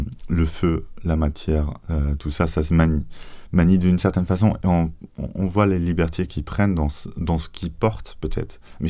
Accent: Germany; Moi, j'ai grandi un peu en Allemagne.

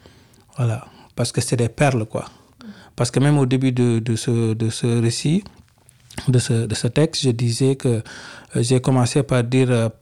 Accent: Senegal; parce que moi je suis sénégalais

